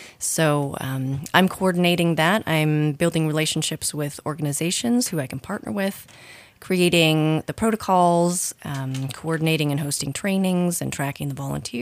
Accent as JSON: {"language": "English", "town": "Los Angeles", "region": "California", "country": "United States", "tie": "born or raised there", "said": "I grew up actually in Los Angeles, so very urban environment."}